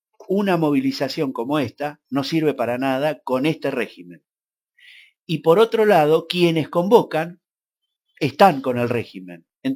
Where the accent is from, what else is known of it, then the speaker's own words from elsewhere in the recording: Mar del Plata, Buenos Aires Province, Argentina; yo vengo de Mar del Plata